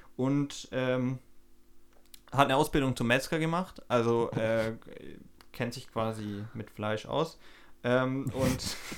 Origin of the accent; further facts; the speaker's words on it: Stuttgart, Baden-Württemberg, Germany; in der Nähe meiner Heimat Stuttgart in Fellbach